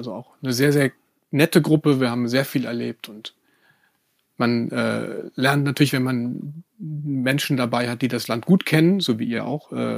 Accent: Aachen, North Rhine-Westphalia, Germany; also born or lived in Munich; Zunächst einige Jahre in München, mittlerweile jetzt in Aachen, in meiner Heimatstadt gelandet.

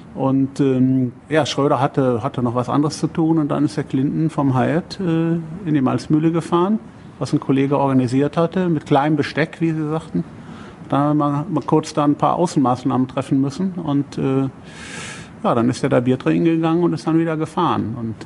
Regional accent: Gelsenkirchen, North Rhine-Westphalia, Germany; born there; Schönen Gruß aus Schalke. Ich bin nämlich in Gelsenkirchen geboren.

